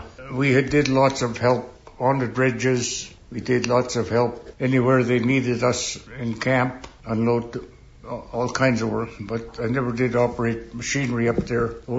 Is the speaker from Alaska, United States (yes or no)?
yes; Nyack, Alaska, United States; I grew up in Nyack, Alaska.